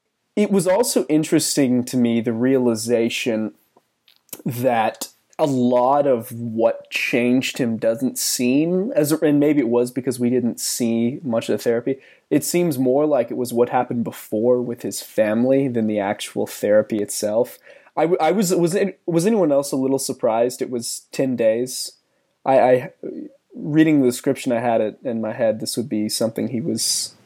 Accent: Georgia, United States; Yeah, it's funny because, you know, I grew up in Georgia, too. I feel like we all have backgrounds in the South, pretty much.

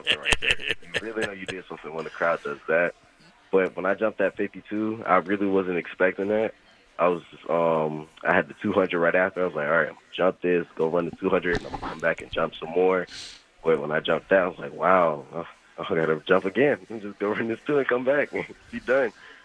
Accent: Florida, United States; I'm from Florida, so we didn't have that.

